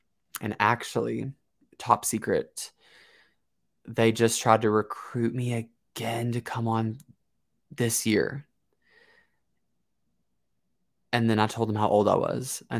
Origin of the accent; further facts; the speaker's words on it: Kentucky, United States; I grew up in Kentucky, so kind of a bad location for if you want to be a superstar, unless you're like Jennifer Lawrence.